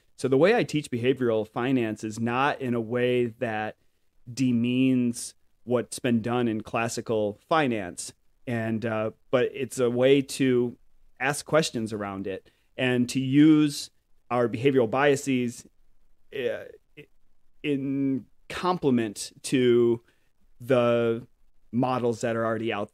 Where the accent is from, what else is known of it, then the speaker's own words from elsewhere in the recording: Grand Rapids, Michigan, United States; I'm a boy from Grand Rapids, Michigan. So that's where I was born and raised, up in Grand Rapids. That is the west side of Michigan.